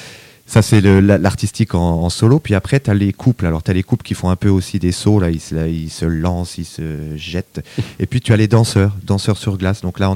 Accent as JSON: {"language": "French", "town": "Belfort", "region": "Bourgogne-Franche-Comté", "country": "France", "moved": "yes", "lives_now": "Lyon, France", "said": "Je suis de Belfort, moi, je suis de l'Est. Ouais. Et je suis arrivé à Lyon en 89 pour patiner"}